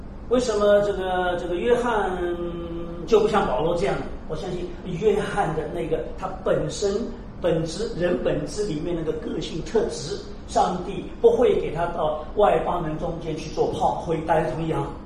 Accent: Shanghai, China; 因为我自己的家庭，我上海人，我们四家就是做生意的嘛

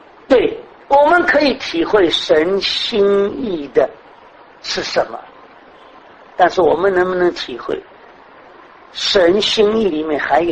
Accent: Shanghai, China; 我们上海人说，那里头的儿子自己的好

